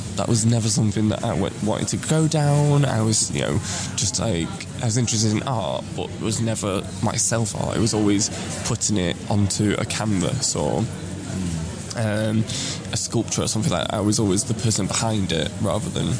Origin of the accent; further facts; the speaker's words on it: Manchester, North West England, United Kingdom; I'm actually from Manchester. I am probably one of the only queens who is a Manchester queen who is actually from Manchester. Born and bred, was born in Manchester Royal Infirmary.